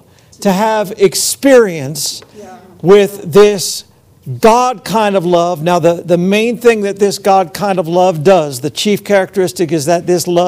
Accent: Philadelphia, Pennsylvania, United States; born there; I was born in Philadelphia, which is the city of brotherly love.

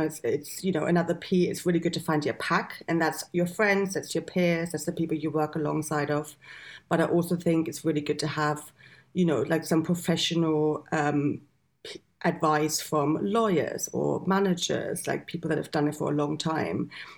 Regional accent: Germany; English is a second language; moved away as an adult; now in United Kingdom; I'm actually from Germany, so I moved over here 20 years ago now, initially for like 6 months and ended up staying.

